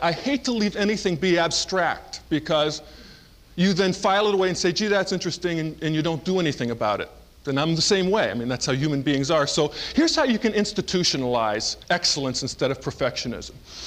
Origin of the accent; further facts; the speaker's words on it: Edinboro, Pennsylvania, United States; I mean, don't they know I'm … from Edinburgh, Pennsylvania?